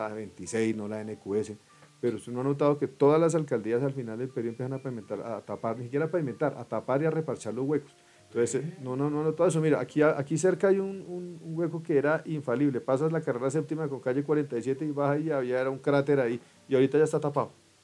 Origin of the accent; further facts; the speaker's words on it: Bogotá, Colombia; decir que soy bogotano por donde voy y por donde camino este mundo